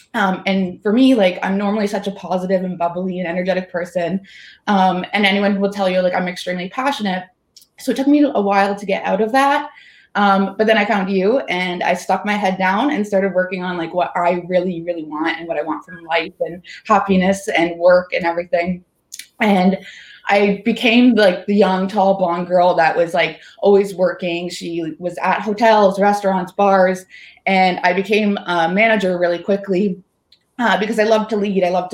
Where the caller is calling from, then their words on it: Niagara, Ontario, Canada; I am in Niagara, just outside of Toronto in Canada.